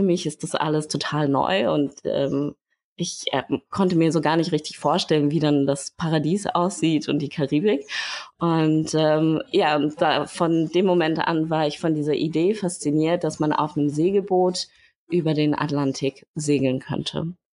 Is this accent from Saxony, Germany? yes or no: no; Berlin, Germany; Ja, also ich komme aus Berlin. Ich habe in Berlin und Hamburg studiert.